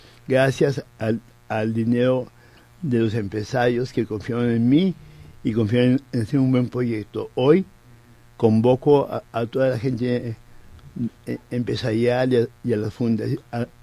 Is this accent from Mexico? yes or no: yes; Xalapa, Veracruz, Mexico; born there; also born or lived in Guadalajara; Nacimos en Jalapa, yo nací en Jalapa, en Veracruz. Ajá. Mi papá era militar, uh-huh. Andamos por todos lados hasta que un día llegó a Guadalajara